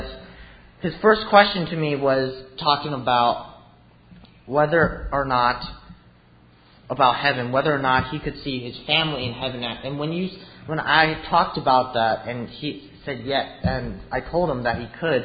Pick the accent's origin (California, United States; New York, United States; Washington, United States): California, United States; I'm not from around here. I'm actually from California and Southern California.